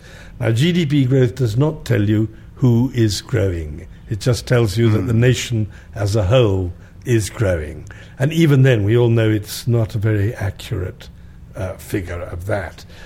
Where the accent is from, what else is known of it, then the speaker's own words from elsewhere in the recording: India; born there; moved away; as I was born in India, perhaps I'm suitable for this job.